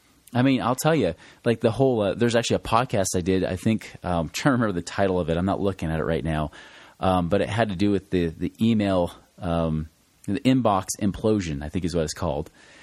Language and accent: English; Oregon, United States; I went out to visit some of my family because I'm from Oregon, you know